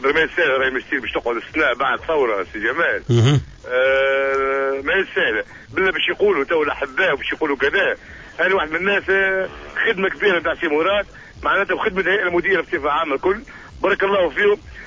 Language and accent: Arabic; Tunisia; وسط ميدان عندنا في تونس